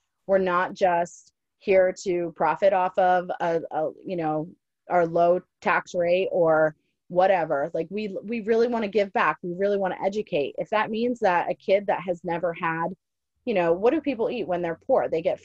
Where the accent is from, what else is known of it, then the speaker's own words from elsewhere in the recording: New Jersey, United States; now in South Carolina, United States; I'm from New Jersey originally, and my husband, he's from South Georgia. I am a transplant down here, and we are in like an area of South Carolina where everybody is originally from here pretty much.